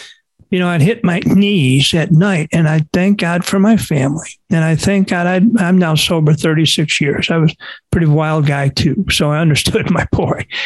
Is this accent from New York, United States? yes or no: yes; Buffalo, New York, United States; I grew up in Buffalo, as you can see, the Sabres jerseys behind me.